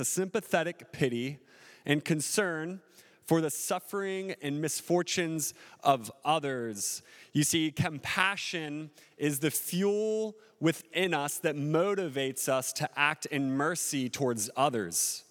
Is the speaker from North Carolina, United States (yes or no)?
no; Kentucky, United States; So I'm from Kentucky.